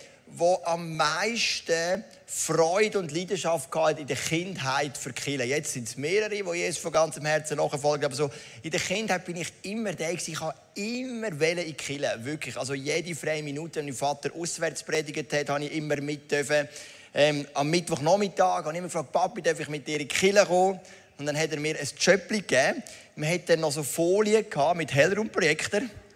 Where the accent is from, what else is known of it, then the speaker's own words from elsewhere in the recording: Zug, Switzerland; im ISF Zug, wo ich herkomme